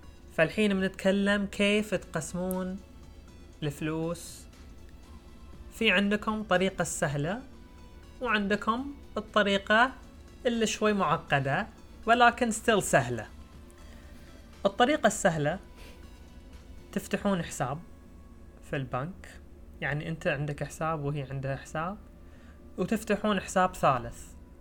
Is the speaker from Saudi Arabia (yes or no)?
yes; Saudi Arabia; والانمبلويمنت حق النساء قاعد تقل بشكل سريع عندنا في السعودية